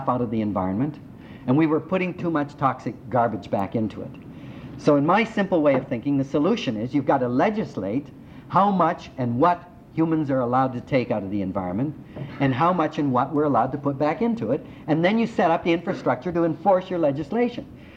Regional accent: Canada; which they allowed me to keep in Canada. And thanks to you, I remained in my home country.

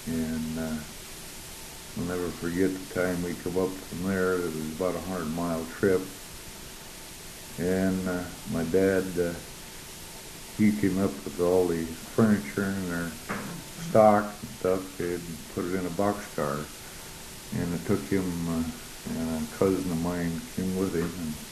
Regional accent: Ohio, United States; born there; I was born in Lipstick, Ohio, 1913.

